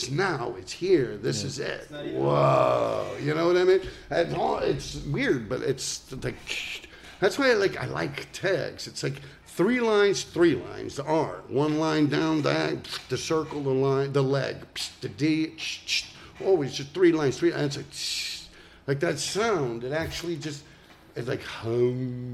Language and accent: English; Manhattan, New York, United States; See, we're from Manhattan, so it's always motorcycles.